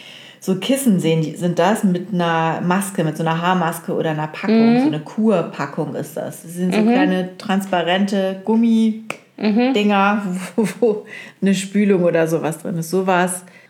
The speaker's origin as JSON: {"language": "German", "town": "Oldenburg", "region": "Lower Saxony", "country": "Germany", "tie": "born or raised there", "said": "Der kommt ja aus Oldenburg übrigens, aus meiner Heimatstadt."}